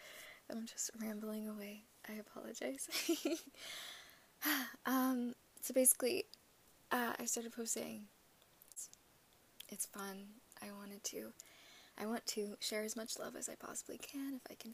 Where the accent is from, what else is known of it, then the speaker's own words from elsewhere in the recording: Arizona, United States; born there; I was born in Arizona.